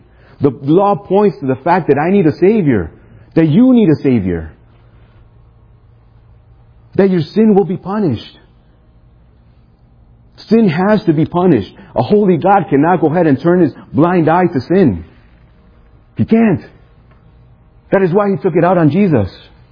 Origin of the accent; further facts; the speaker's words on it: Chicago, Illinois, United States; now in Miami, United States; At least I'm from Chicago